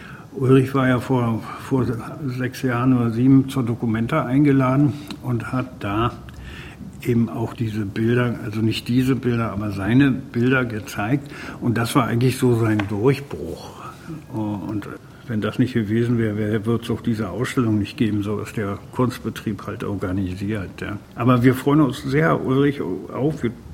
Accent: Mecklenburg-Vorpommern, Germany; ich bin genau in der Gegend groß geworden in Mecklenburg.

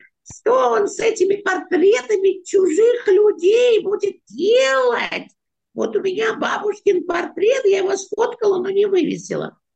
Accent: Moscow, Russia; moved away as an adult; now in France; Во-первых, я родился в Москве и жил там до 23 лет. Потом эмигрировал во Францию. Потом приезжал урывками, когда разрешали, в 90-е годы.

